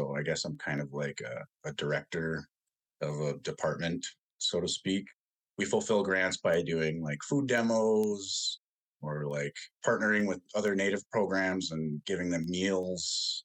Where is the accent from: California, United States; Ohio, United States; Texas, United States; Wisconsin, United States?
Wisconsin, United States; Red Cliff; I'm Anishinaabe from Red Cliff, Wisconsin.